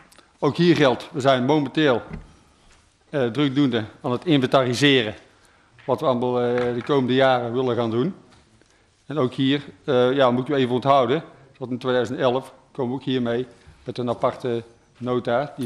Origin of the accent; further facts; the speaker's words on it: North Brabant, Netherlands; althans in Noord-Brabant, waar ik vandaan kom, best wel goede opbrengsten gehad.